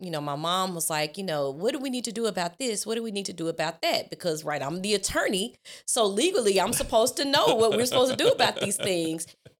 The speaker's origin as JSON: {"language": "English", "town": "Jackson", "region": "Mississippi", "country": "United States", "tie": "born or raised there", "said": "Yes, yeah, so I was raised in Jackson, Mississippi, a product of Jackson Public Schools"}